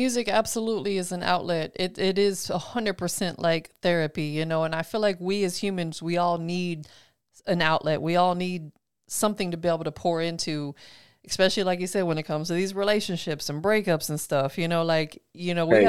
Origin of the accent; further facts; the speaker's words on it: Tampa, Florida, United States; now in Atlanta, United States; You know, I'm originally from Tampa, but I'm based in Atlanta now.